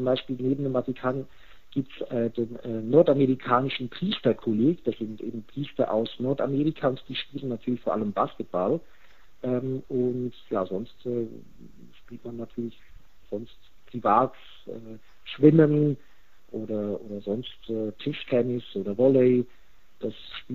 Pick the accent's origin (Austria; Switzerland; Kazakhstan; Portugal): Switzerland; ich komme ja selber aus der Schweiz